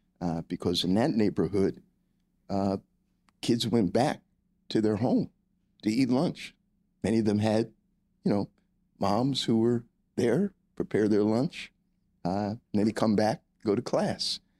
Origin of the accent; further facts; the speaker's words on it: Germantown, United States; So I have a lot of fond memories of growing up in Germantown.